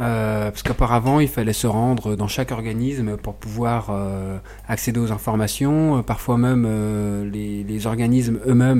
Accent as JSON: {"language": "French", "town": "Rennes", "region": "Brittany", "country": "France", "said": "Concernant la ville de Rennes, puisque nous on est rennais, hein"}